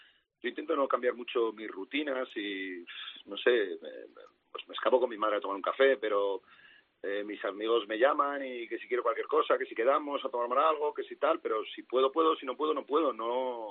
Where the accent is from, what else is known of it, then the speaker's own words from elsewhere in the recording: Vitoria, Basque Country, Spain; moved away as an adult; now in Madrid, Spain; yo soy de Vitoria, estuve aquí hasta los 27, 28 años, o sea que bueno, sí, mis raíces son de aquí, me siento un vitoriano más y además lo digo con orgullo.